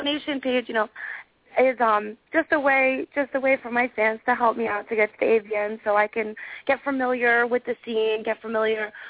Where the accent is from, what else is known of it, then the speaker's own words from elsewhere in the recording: Toms River, New Jersey, United States; I am from Toms River, New Jersey, 27 years old, and I'm just excited to be a part of my new team